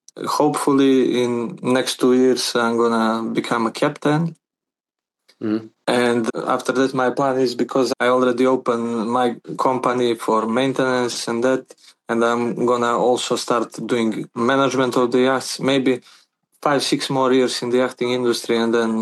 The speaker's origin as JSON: {"language": "English", "town": "Bar", "region": "Bar Municipality", "country": "Montenegro", "tie": "born or raised there", "said": "I'm from Montenegro, have border on the sea with Croatia and with Albania over there. We are just across Italy. My city is called Bar, which is just across Bari."}